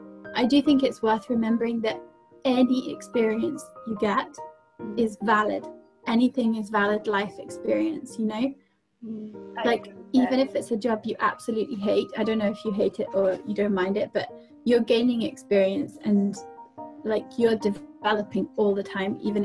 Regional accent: United Kingdom; I didn't really want to stay in my home country because it was too much change. Like, it was moving back home with my family. My family are amazing, but I didn't want to live at home because I was used to my independence. And it was like stopping my job that I was used to. And it was living back in the UK

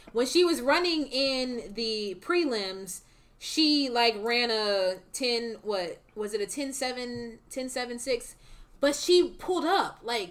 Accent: United States; this is how I know I'm American, and I'm ashamed of this.

